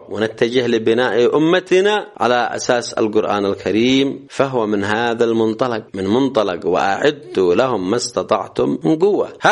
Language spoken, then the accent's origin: Arabic; Yemen; كثير من العلماء حتى هنا عندنا في اليمن يودون أن بإمكانهم أن يبينوا